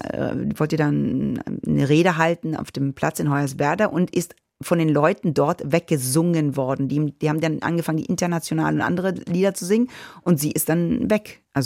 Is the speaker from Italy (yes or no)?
yes; Italy; Wenn ich habe einen deutschen Pass, aber ich bin Italienerin und so.